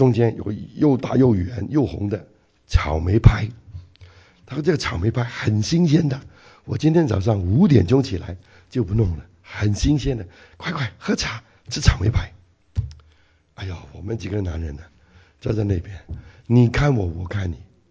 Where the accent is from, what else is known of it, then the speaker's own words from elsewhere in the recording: China; 我们中国人很喜欢抢买单，对不对？你回大陆就知道